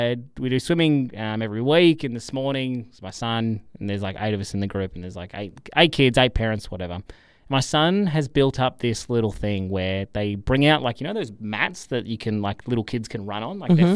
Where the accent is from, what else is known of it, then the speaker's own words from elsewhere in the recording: Armstrong Creek, Victoria, Australia; from Armstrong Creek.